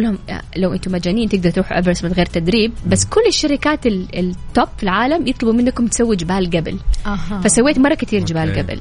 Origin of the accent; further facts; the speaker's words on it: Jeddah, Makkah Province, Saudi Arabia; انا من هنا من جده، من حي الروضه.